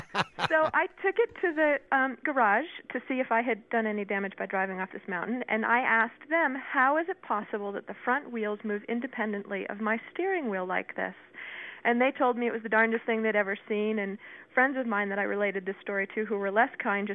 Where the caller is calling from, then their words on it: Colorado, United States; I'm calling from Colorado.